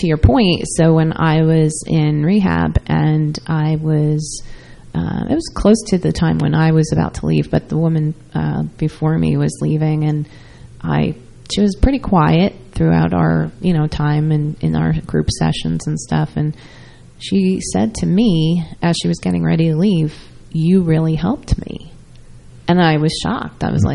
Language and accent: English; New York, United States; And I'm from New York originally.